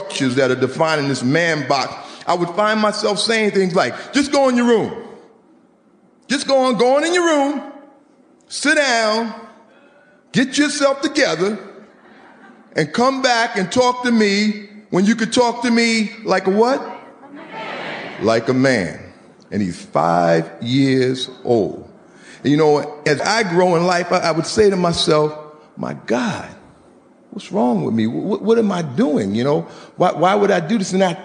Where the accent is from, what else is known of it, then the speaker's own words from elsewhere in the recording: New York City, New York, United States; So I grew up in New York City, between Harlem and the Bronx.